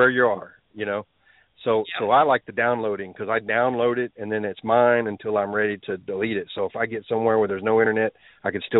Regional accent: Texas, United States; He's from Utah. I'm from Texas. We were both driving through Amarillo.

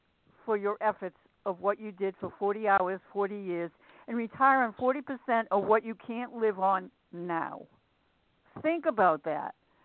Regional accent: Massachusetts, United States; And I'm from Massachusetts.

